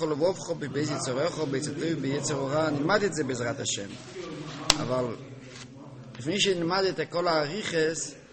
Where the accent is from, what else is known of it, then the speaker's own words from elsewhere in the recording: Jerusalem, Jerusalem District, Israel; עכשיו בשבת אנחנו ירושלמים